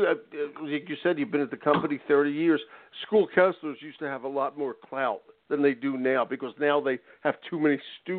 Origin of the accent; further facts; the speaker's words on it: Philadelphia, Pennsylvania, United States; conference in Philadelphia, which embarrassingly, in this case, is my hometown.